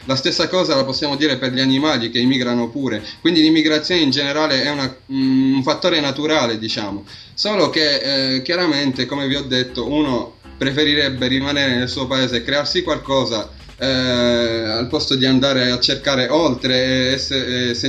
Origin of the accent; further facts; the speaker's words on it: Tunisia; parlo della Tunisia certo perché sono tunisino